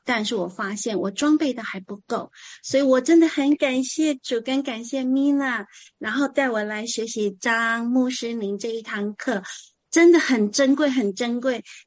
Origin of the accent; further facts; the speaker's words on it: Taichung, Taiwan; 我是来自台湾台中的